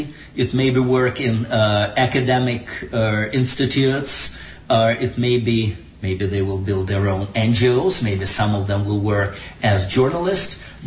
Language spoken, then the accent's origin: English; Moscow, Russia; I was born and raised in Moscow, and I'm that urban guy